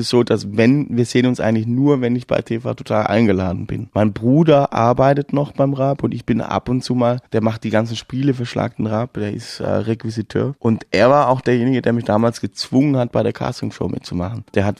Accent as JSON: {"language": "German", "region": "Southern Germany", "country": "Germany", "tie": "born or raised there", "said": "Das ist bei uns in Süddeutschland ist so, dass man Autos mit Klopapierrolle umwickelt oder man Tapetenkleister auf Autos verschüttet oder Gartentürchen aushängt oder Mülleimer versteckt."}